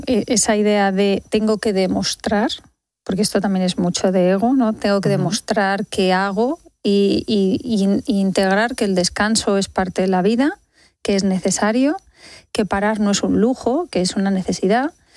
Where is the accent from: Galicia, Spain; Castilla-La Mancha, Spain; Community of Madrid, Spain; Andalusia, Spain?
Castilla-La Mancha, Spain; Yo vengo de un pueblo de Castilla-La Mancha y se trabajaba en el campo